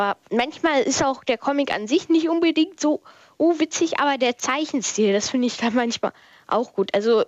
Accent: Hanover, Lower Saxony, Germany; Ich komme aus Hannover und bin 12 Jahre alt.

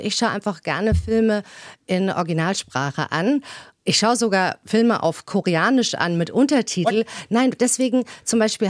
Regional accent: Hamburg, Germany; Ja, ich liebe Hamburg. Ich bin ja aufgewachsen draußen in Lemsal, so Alstertal

